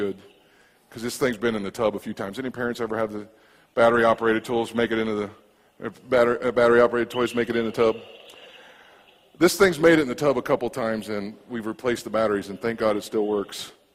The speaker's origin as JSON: {"language": "English", "region": "Kentucky", "country": "United States", "tie": "born or raised there", "said": "one of our head board members at the little church I grew up in Kentucky."}